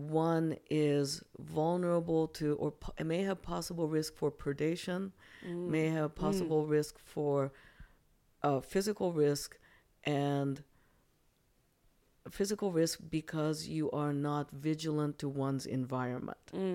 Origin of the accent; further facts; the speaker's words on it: Japan; now in United States; now context for the listeners, I'm actually originally from Japan.